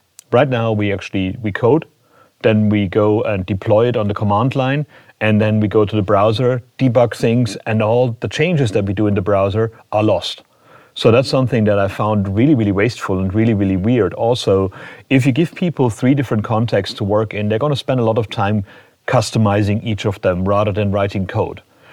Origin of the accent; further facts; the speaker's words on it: England, United Kingdom; as an English person, you never get a chance to actually learn another language